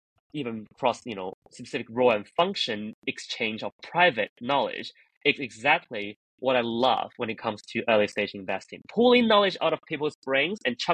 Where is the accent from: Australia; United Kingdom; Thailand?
Australia; I'm from Australia, right?